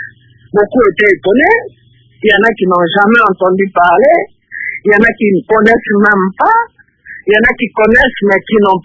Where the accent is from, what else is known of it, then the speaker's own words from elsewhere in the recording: DR Congo; chez nous en RDC Congo